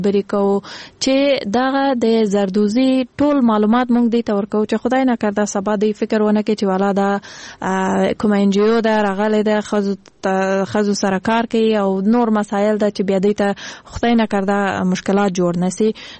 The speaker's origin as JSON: {"language": "Pashto", "region": "Kandahar", "country": "Afghanistan", "said": "زه خپل د کندهار د ولایت یم"}